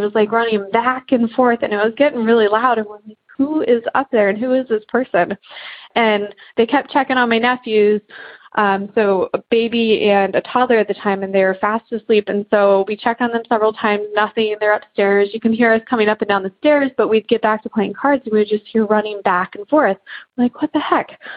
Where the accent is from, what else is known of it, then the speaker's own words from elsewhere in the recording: Columbus, Ohio, United States; I'm from Columbus, Ohio.